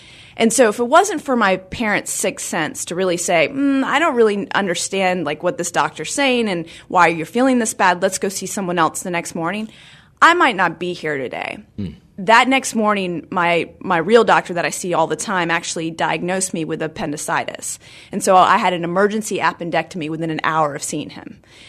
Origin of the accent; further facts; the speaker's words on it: Charlotte, North Carolina, United States; I grew up in Charlotte, so I went to Huntingtown Farms Elementary right off Park Road.